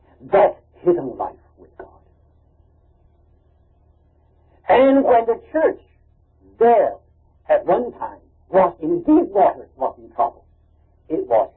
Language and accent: English; Shanghai, China; In China, in Shanghai. You know, I was brought up in Shanghai. I mean, that's my native city.